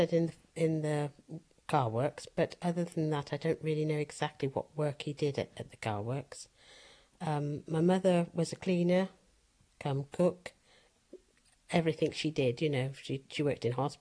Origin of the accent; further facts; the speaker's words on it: South East England, United Kingdom; also born or lived in Castleconnell, Ireland; Well, I was born in Castleconnell, County Limerick, in 1941. I came over here into England in 1948. Went to school at St Joseph's Catholic School, just at the bottom of Headington Hill. Stayed there until I was 15.